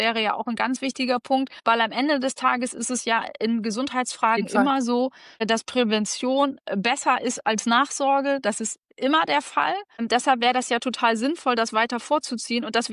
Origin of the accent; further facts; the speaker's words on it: Lower Saxony, Germany; Und ich würde jetzt einfach mal als stolze Friesin behaupten